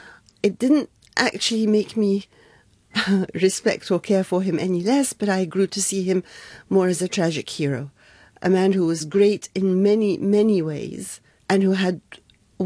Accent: Egypt; born or raised there

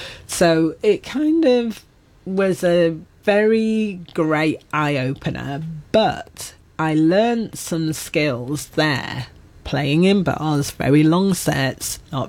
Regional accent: Manchester, North West England, United Kingdom; I'm from Manchester, you know, that's everything to do with, you know, the reasons why they loved me when I got there was I wasn't playing French.

